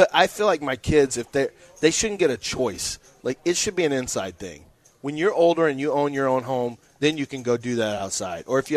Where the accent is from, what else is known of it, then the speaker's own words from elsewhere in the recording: Richmond, Texas, United States; also born or lived in Rosenberg / Beaumont; Well, see, now, Beaumont, I grew up in Richmond, Rosenberg, and then Beaumont. Like, I can feel like that's – we got some country in both places.